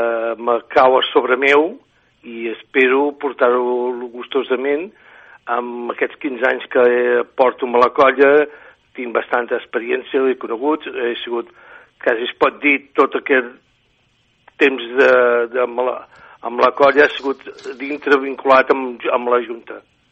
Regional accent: Calella, Catalonia, Spain; soc fill de Calella

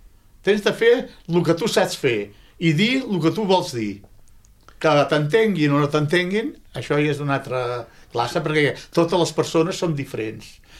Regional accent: Calella, Catalonia, Spain; Un cant a Calella, al meu poble.

